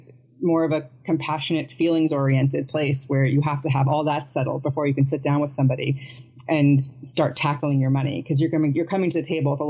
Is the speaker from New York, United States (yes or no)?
yes; New York, United States; And for a lot of us, especially for me, being a New Yorker back in March and April, it did seem kind of life or death for a while.